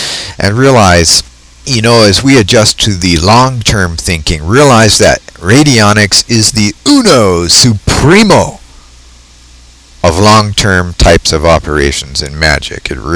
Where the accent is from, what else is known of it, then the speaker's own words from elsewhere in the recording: California, United States; I grew up in Cali, so we eat Cali Mexi food.